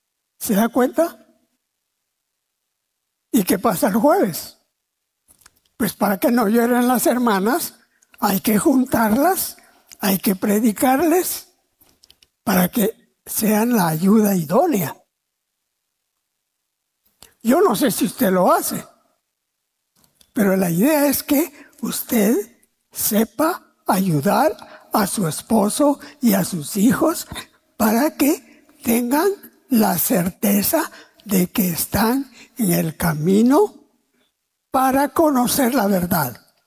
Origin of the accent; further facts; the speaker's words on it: Guatemala; nos jactamos como guatemaltecos que el 50%, dicen ellos, somos cristianos.